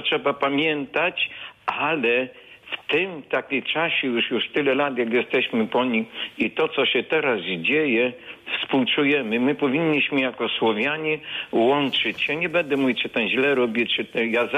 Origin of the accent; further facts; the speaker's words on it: Ukraine; now in Poland; Ja jestem ze wschodu, z okolicy Stanisławowa, Lwowa.